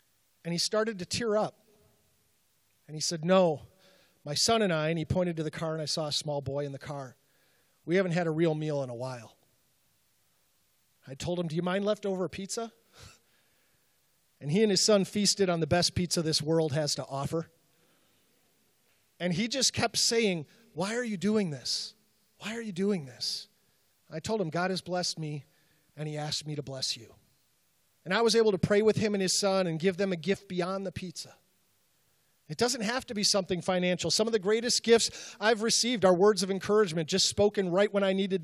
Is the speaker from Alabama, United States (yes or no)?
no; Chicago, Illinois, United States; and anytime I go to Chicago, I was born and raised in Chicago, and anytime I go to Chicago on business, there are a few places that I have to stop